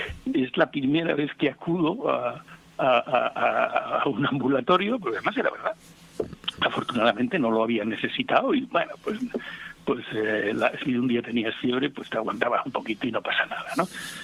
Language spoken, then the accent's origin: Spanish; Burgos, Castile and León, Spain; born there; Vamos, yo nací en Burgos.